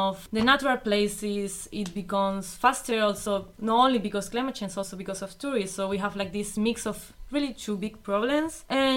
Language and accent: English; Canary Islands, Spain; I am from Canary Islands.